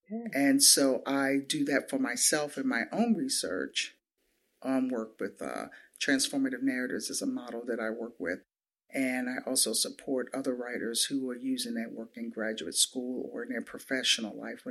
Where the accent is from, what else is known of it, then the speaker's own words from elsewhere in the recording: Washington, District of Columbia, United States; And when you're a kid growing up in Washington, D.C., and it was during the early 70s